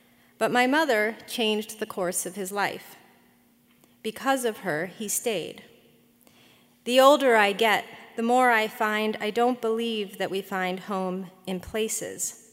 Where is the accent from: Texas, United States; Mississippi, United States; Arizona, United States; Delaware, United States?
Delaware, United States; born there; I was born in Delaware, which is a state that not many people know much about.